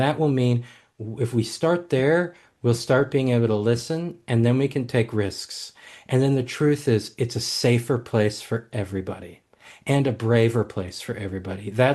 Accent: Washington, District of Columbia, United States; So I come from Washington, D.C. Like, I come from this political epicenter where nobody talks to each other.

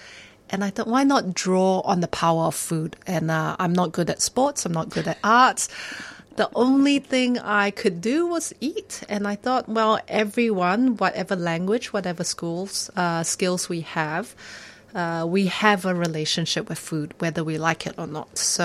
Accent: Malaysia; Well, I am a Malaysian by birth.

